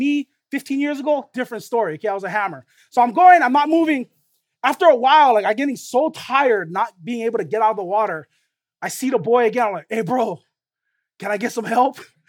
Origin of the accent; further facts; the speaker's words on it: Waipahu, Hawaii, United States; after high school, I went to school in the mainland, and I grew up right here in Waipahu. And if you notice, there's no beaches around Waipahu, okay?